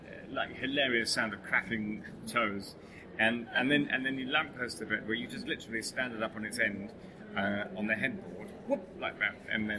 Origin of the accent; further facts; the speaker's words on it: London, United Kingdom; And you say, oh, I'm from London. And they say, oh, you're from London.